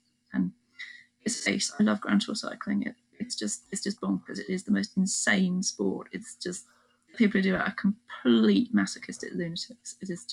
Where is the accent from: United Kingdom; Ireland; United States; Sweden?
United Kingdom; There's a British guy winning at the moment actually, but I don't want him to win even though he is from my home country.